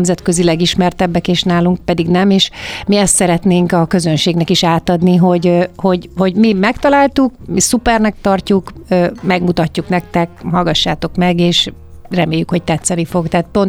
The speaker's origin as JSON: {"language": "Hungarian", "country": "Hungary"}